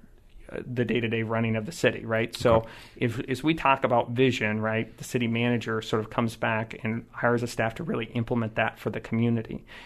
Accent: California, United States; When I grew up in California, I had a grandmother that was a social studies teacher

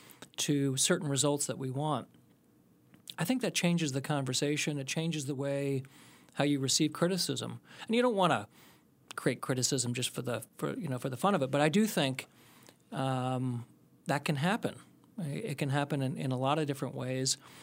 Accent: Ohio, United States; also born or lived in Iowa / Boston; I was born in Iowa and grew up in Ohio. So I'm a Midwestern guy.

